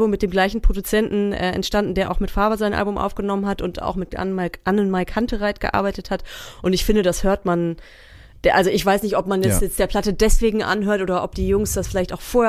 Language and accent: German; Germany; so Vorort von Hamburg, 45 Minuten entfernt, war schon, also Kleinstadt, 40.000 Einwohner